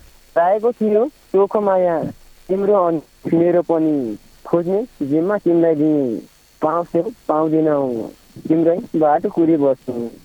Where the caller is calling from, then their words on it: Sudurpashchim Province, Nepal; सुन्दर सुदूरपश्चिम बोक्काने गाउँपालिका कानाचोर तिन मेल्टा